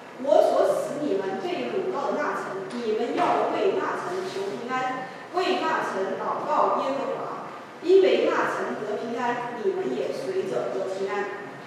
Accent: China; 我们知道我们中国人对日本人真的是有很多的

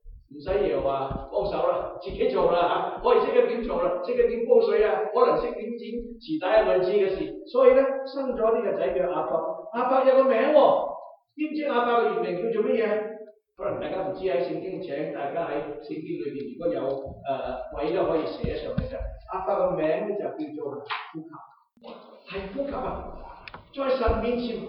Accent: Guangdong, China; 我們廣東人就說是一個雞手鴨腳的父親

